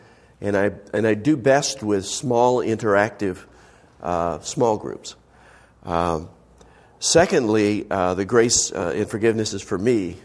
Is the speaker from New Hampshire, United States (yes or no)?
yes; West Lebanon, New Hampshire, United States; also born or lived in Hanover; I was originally, I was born in Hanover, New Hampshire, and born in raised in West Lebanon.